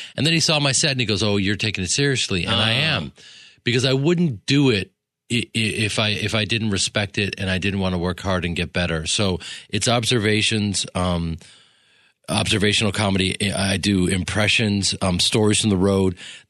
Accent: Chicago, Illinois, United States; I'm just a guy from the Midwest. I'm from Chicago. I'm a grinder. I've worked hard my whole life.

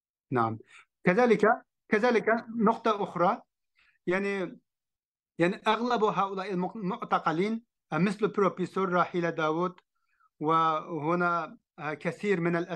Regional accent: Hotan, Xinjiang, China; Arabic is a second language; خاصة يعني للمناطق الجنوبية مثل مدينة خوتن، هي مدينتي، ومن خوتن إلى كاشغر

